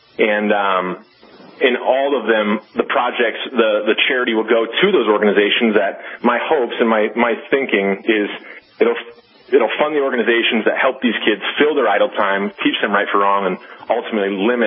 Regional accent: Bozeman, Montana, United States; Well, you know, my hometown, where I live and where I went to college is Bozeman, Montana.

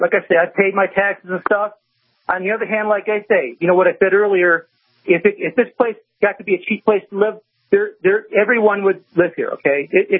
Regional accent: Detroit, Michigan, United States; I'm a Michigan native, and I grew up in Detroit, and you go north in the state, and everyone north of Pontiac basically hates Detroit, okay?

